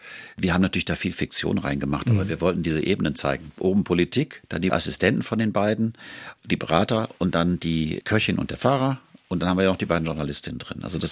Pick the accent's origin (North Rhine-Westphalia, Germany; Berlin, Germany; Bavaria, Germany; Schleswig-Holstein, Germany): North Rhine-Westphalia, Germany; Düsseldorf; ich bin in Düsseldorf groß geworden